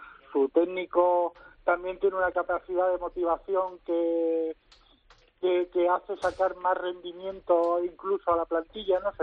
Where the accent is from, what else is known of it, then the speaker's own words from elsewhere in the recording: Andalusia, Spain; yo como andaluz